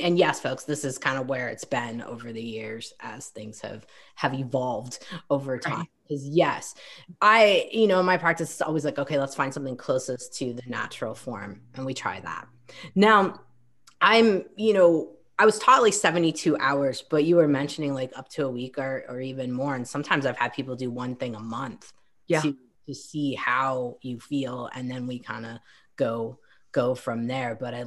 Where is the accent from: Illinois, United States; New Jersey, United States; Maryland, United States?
Illinois, United States; I grew up in Illinois, close to the Wisconsin border. We love our corn on the cob.